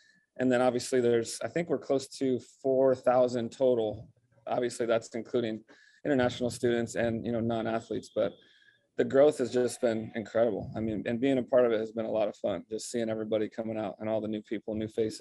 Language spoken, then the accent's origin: English; Marietta, United States; I was fortunate growing up in Marietta. You know, my parents were super supportive.